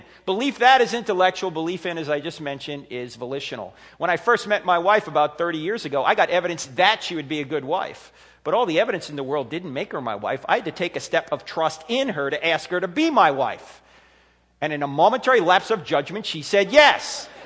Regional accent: New Jersey, United States; I grew up in New Jersey, so I grew up as a New York Giant fan.

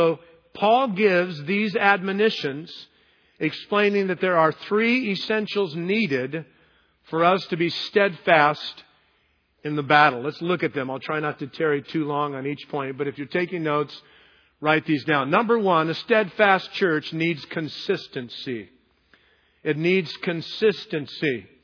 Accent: United States; Thank God that I'm an American.

